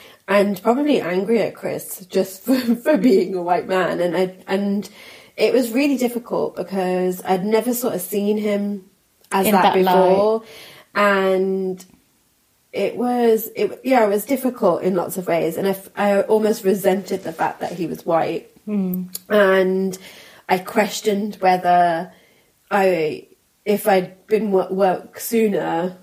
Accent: Islamabad Capital Territory, Pakistan; And I have really fond memories of growing up in Pakistan with my nano, which is my grandmother, maternal grandmother.

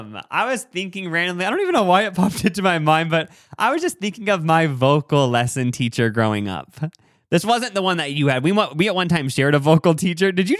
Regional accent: Nebraska, United States; we're from Nebraska, whatever

